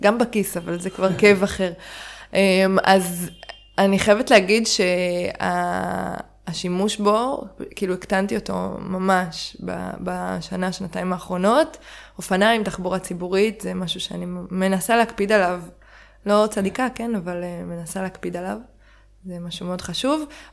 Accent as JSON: {"language": "Hebrew", "town": "Jerusalem", "region": "Jerusalem District", "country": "Israel", "tie": "born or raised there", "said": "אני ילדה עירונית, אני גדלתי בירושלים"}